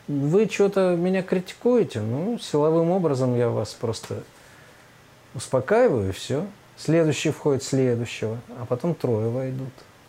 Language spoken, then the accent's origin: Russian; Saint Petersburg, Russia; мы петербуржцы, давайте мы немножко решим.